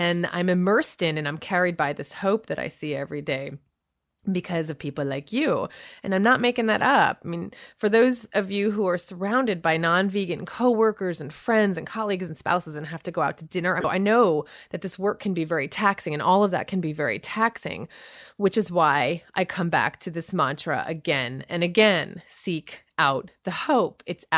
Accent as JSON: {"language": "English", "region": "New Jersey", "country": "United States", "said": "I'm from New Jersey, so I used to walk around the mall, and there's a lot of malls in New Jersey"}